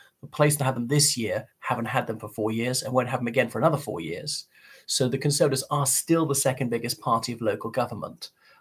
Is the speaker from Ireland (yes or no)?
yes; Ireland; from Ireland.